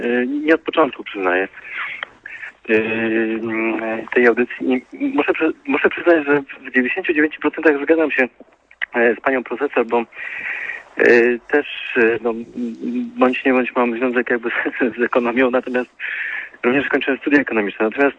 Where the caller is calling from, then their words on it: Warsaw, Masovian Voivodeship, Poland; z Warszawy.